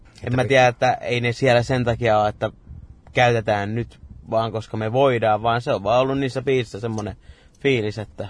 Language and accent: Finnish; Tampere, Pirkanmaa, Finland; me ollaan tamperelaisia